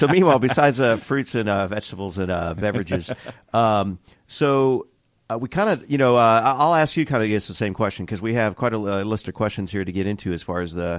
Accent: Florida, United States; I'm originally from Florida, the Sunshine, a.k.a.

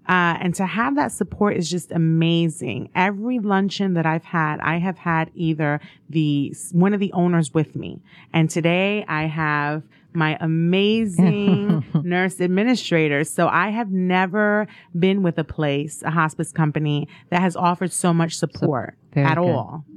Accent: New York City, New York, United States; So I am originally from New York City. Go Giants.

